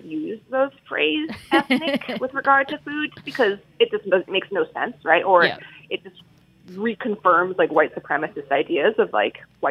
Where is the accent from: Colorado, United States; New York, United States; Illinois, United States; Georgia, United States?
New York, United States; New York City; I grew up in Williamsburg. So probably all the places I liked don't exist anymore.